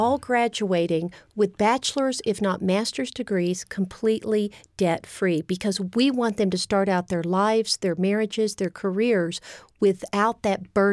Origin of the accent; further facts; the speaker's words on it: Texas, United States; accent: Texas; And I'm actually from Texas. You may hear a little bit of a Texas accent.